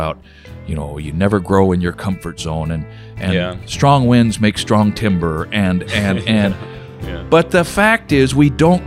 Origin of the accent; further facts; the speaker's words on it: Oregon, United States; moved away; also born or lived in Wyoming; Growing up in Oregon and then moving to Wyoming, I was in two economies that were commodity-based.